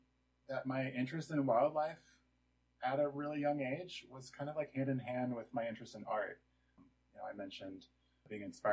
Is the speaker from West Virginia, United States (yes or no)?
yes; West Virginia, United States; I grew up in West Virginia, and we would take yearly vacations to the mountains in a place called Canaan Valley.